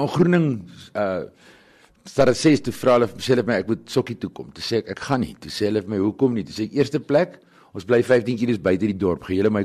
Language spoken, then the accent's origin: Afrikaans; Pretoria, Gauteng, South Africa; born there; ek is gebore hier in Pretoria